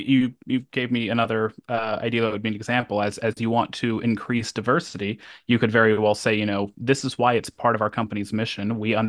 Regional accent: Puerto Rico; They might could be more specific and say, like, myself, I'm from Puerto Rico.

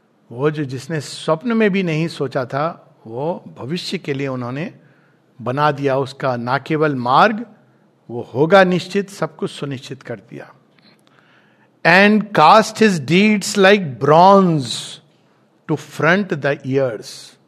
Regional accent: Jharkhand, India; मेरा गांव तो छोटा सा झारखंड में

